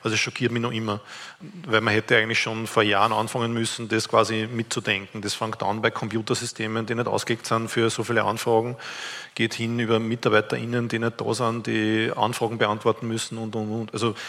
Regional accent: Lower Austria, Austria; ich komme aus Niederösterreich, in meiner Gemeinde bräuchte ich 2 Parkplätze.

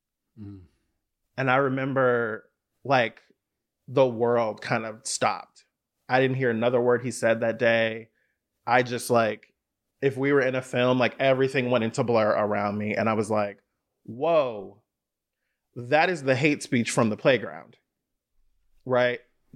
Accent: California, United States; But like, I grew up in the Bay Area, but I'm in heavily in the church, right?

